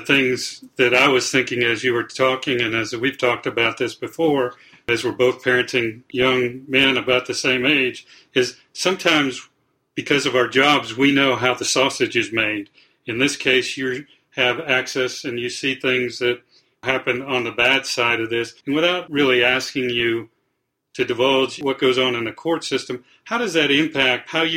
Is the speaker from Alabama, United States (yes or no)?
yes; Fairhope, Alabama, United States; Tamara is a friend and an awesome attorney in my hometown of Fairhope, Alabama.